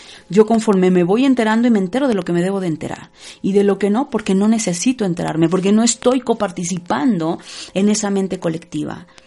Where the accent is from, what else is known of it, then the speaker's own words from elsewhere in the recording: Mexico; Como buena mexicana decimos ya me encabroné.